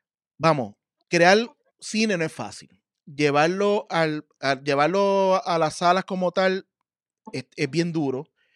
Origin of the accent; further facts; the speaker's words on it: Puerto Rico; nos pasa mucho como puertorriqueños que nos tienen que invalidar en otro lugar para que después digan que nosotros somos buenos.